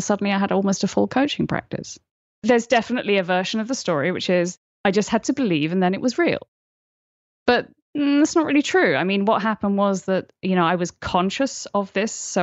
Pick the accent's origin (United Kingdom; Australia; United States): United Kingdom; I wanted to work in NASA ground control, which as a British schoolgirl at a state school was a sort of surprising goal.